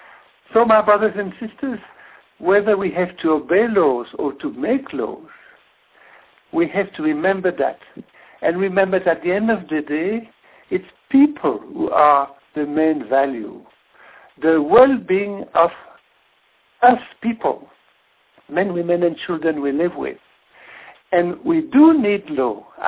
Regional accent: South Africa; I come from South Africa, and for a number of decades, the law was unjust, and people have learned to disobey the law.

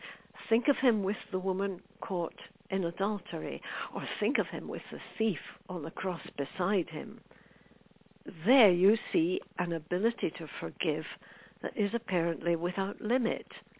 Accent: Scotland, United Kingdom; When I was a child, I grew up in the Presbyterian Church of Scotland

